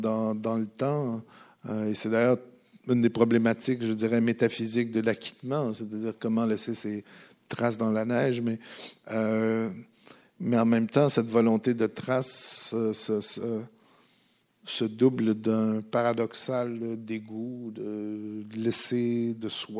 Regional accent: Quebec, Canada; mais en même temps, on est minoritaire en tant que Québécois.

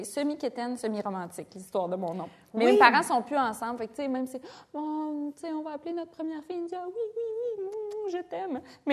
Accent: Val-Bélair, Quebec, Canada; born there; Je suis née à Val-Bélair. Ma première rue, c'était la rue Calcutta

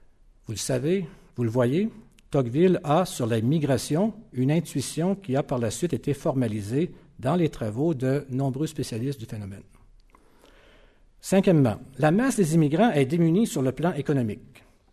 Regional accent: Montmagny, Quebec, Canada; born there; je dis ça avec beaucoup de fierté parce que c'est ma région d'origine, je suis né à Montmagny.

